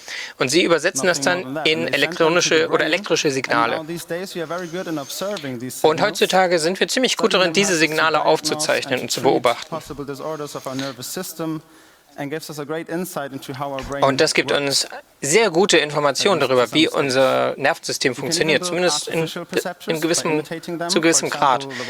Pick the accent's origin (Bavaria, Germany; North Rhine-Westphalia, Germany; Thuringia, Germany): North Rhine-Westphalia, Germany; Cologne; Ich bin aus Köln.